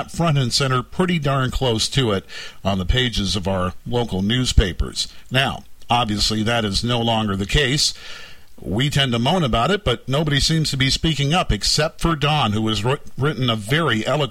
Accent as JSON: {"language": "English", "town": "London", "region": "Ontario", "country": "Canada", "tie": "born or raised there", "said": "But, well, it's my hometown. It's my hometown paper too."}